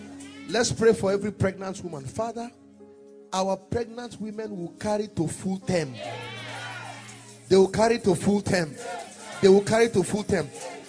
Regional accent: Nigeria; you may say I'm partial to Nigeria. That's because I'm a Nigerian. Amen. So, I must bless the nation that has blessed me. I'm a product of this nation. I love this nation.

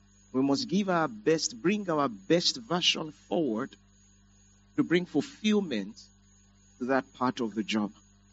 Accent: Lagos, Nigeria; a community church growing up in Ipaja, Lagos.

